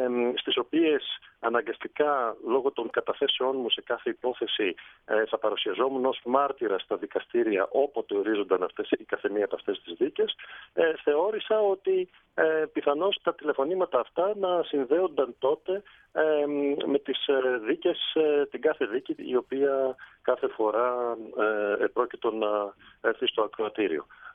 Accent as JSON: {"language": "Greek", "country": "Greece", "lives_now": "abroad", "said": "προτιμώ να συνεχίσω την έρευνά μου και να βοηθώ την πατρίδα μου, αλλά αναγκαστικά από ένα χώρο που δεν μου δημιουργεί προβλήματα. Μάλιστα. Και αυτό αναγκαστικά είναι εκτός Ελλάδος."}